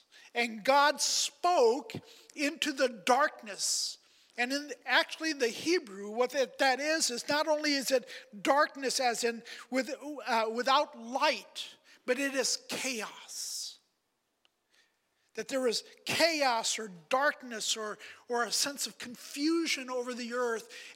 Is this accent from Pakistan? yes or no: yes; Pakistan; one of my favorite night in growing up in Pakistan was Christmas Eve, because Christmas Eve was actually different and special for us